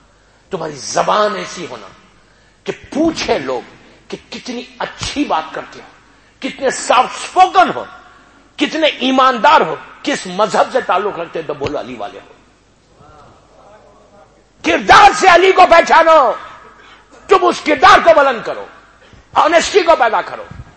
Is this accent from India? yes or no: yes; India; میں نے کہا کہ میں تو ہندوستان سے آیا ہوں، انڈیا میں تو ہندو لوگ بھی مولا علی کی شان میں اشعار کہتے.